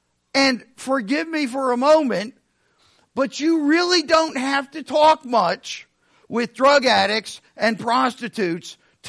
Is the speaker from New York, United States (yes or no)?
no; Missouri, United States; I'm from Missouri. You have to show me.